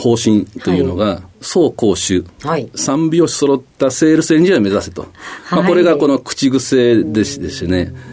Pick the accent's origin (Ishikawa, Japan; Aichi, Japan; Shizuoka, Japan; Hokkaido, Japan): Shizuoka, Japan; Hamamatsu; はい、静岡県の浜松市出身です。